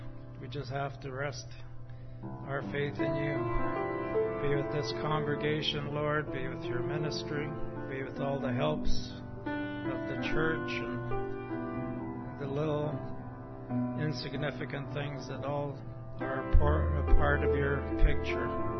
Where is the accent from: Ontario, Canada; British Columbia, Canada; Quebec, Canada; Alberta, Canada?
Alberta, Canada; Edmonton; We're from Edmonton, Alberta.